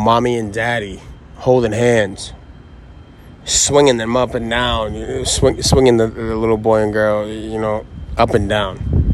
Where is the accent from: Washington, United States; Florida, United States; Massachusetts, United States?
Massachusetts, United States; Boston; I'm just a kid that grew up out here. I grew up out here in South Boston. I grew up all over Boston.